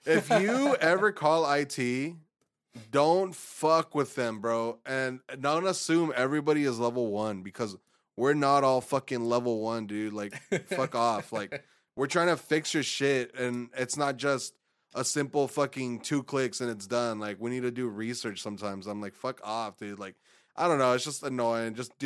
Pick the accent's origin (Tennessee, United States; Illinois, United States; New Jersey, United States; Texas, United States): Texas, United States; me and Jay fucking, we're from Texas, bro. So like we fucking drink sweet tea, like fucking, it's religion down here.